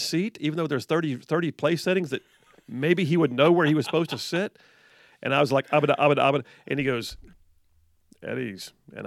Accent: Alabama, United States; He was from Georgia. I was from Alabama.

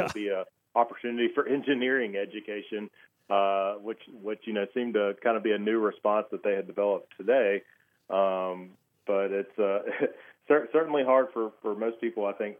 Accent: Montgomery, Alabama, United States; And you know, I'm from Montgomery originally.

